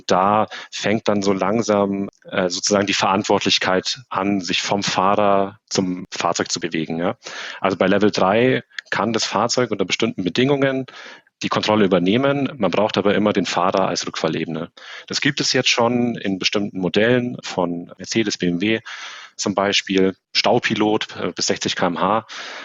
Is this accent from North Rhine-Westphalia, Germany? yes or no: no; Bavaria, Germany; bei uns in Bayern.